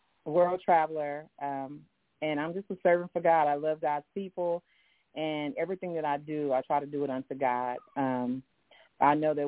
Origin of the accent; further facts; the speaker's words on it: Houston, Texas, United States; also born or lived in Germany; I am born and raised in Houston, Texas. I just came back to the States from Germany. I was in Germany 2.5 years, and I came home to visit my mother